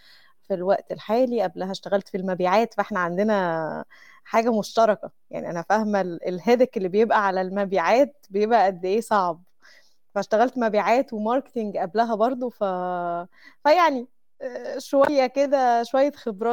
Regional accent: Mansoura, Dakahlia, Egypt; ما كانش معروف عندنا في المنصورة

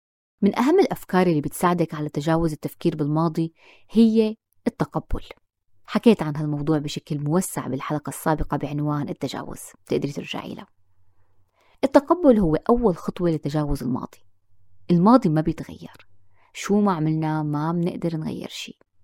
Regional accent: Syria; لما منفكر كسوريين بال14 سنة اللي مضوا من الثورة والحرب والأزمة، لما منفكر بهال14 سنة اللي راحوا بين سفر بين لجوء بين غربة

